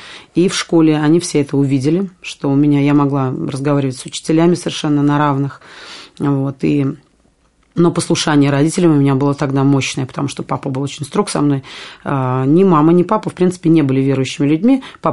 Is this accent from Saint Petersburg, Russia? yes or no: yes; Saint Petersburg, Russia; И я росла, родилась в Ленинграде.